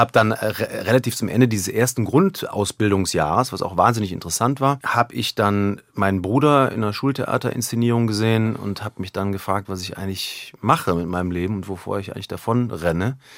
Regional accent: Cologne, North Rhine-Westphalia, Germany

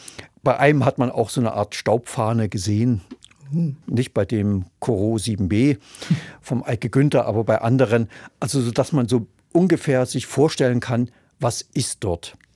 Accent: Mecklenburg-Vorpommern, Germany; Denn in Mecklenburg, wo ich aufgewachsen bin, da gab es kein Planetarium irgendwo ringsrum.

